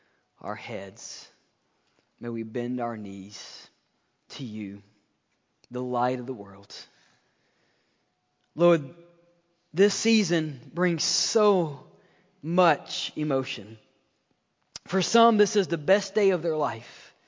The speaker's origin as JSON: {"language": "English", "region": "Mississippi", "country": "United States", "tie": "born there", "said": "Now, I was born in Mississippi, right? I'm a simple person."}